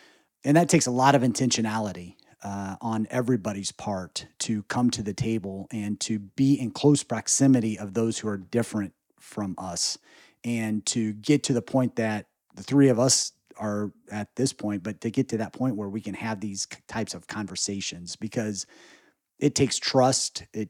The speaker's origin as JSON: {"language": "English", "region": "Indiana", "country": "United States", "tie": "born or raised there", "said": "I grew up in Northeast Indiana, and in our county and our city, I mean, it was primarily 97-98% Caucasian white."}